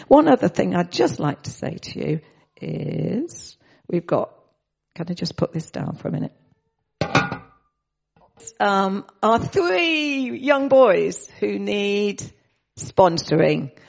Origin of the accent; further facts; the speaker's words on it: England, United Kingdom; If you imagine, we're English, we get loads of stuff in English